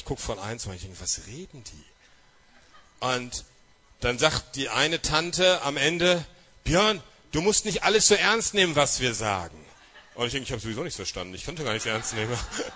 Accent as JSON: {"language": "German", "region": "North Rhine-Westphalia", "country": "Germany", "said": "unsere Heimatgemeinde ist in Wuppertal, wir kommen also aus dem Pott oben und fühlen uns eigentlich da oben recht wohl."}